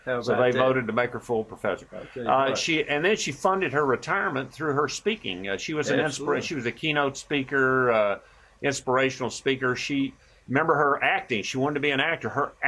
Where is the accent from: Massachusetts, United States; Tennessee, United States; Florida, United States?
Tennessee, United States; I grew up in East Tennessee in Cock County. It was a wonderful place to grow up.